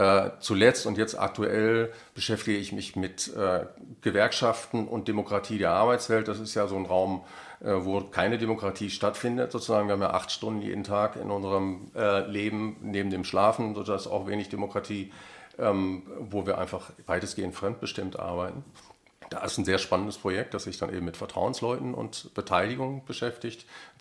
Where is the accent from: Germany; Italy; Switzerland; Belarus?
Germany; Münster, North Rhine-Westphalia; moved away as an adult; Ja, ich komme aus der Fahrradstadt, genau.